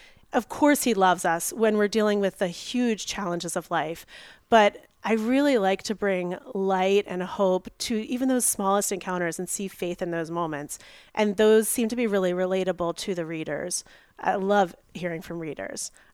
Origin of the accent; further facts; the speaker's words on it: Baltimore, Maryland, United States; So I grew up in Baltimore in St. Pius X Parish in Rogers Forge. And so a Catholic my whole life, got married in 2004.